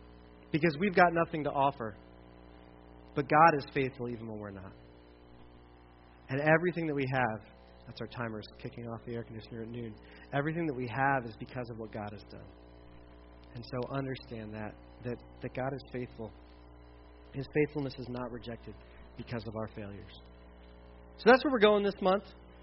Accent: Delaware, United States; This wasn't in town here. This is where I grew up in Delaware.

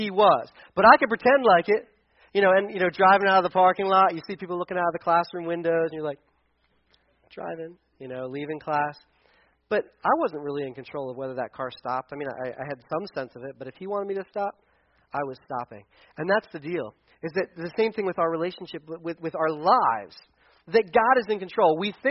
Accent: Delaware, United States; When I was in high school, back where I grew up in Delaware, we actually got driver's education was part of our curriculum in school.

